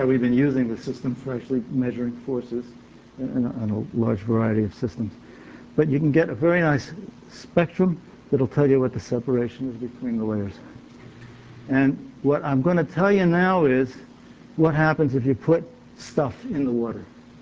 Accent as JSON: {"language": "English", "region": "New York", "country": "United States", "said": "I'm from New York, you don't have to be polite."}